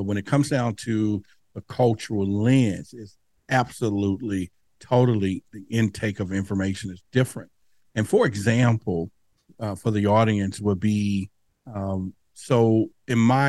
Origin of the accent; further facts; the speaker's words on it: Dallas, Texas, United States; Now, where I grew up in Dallas at that time, near the Dallas Zoo